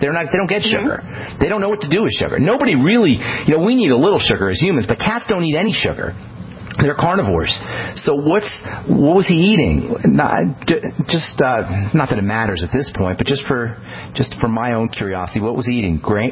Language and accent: English; Flemington, New Jersey, United States; born there; You know I'm a New Jersey guy. I don't know if you knew that or not. I was born in Flemington, New Jersey.